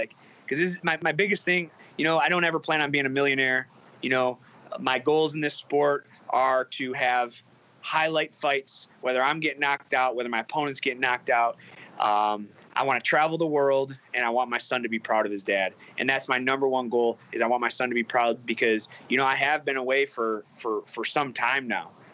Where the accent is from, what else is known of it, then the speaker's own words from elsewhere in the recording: Richmond, Michigan, United States; I am from Richmond, Michigan.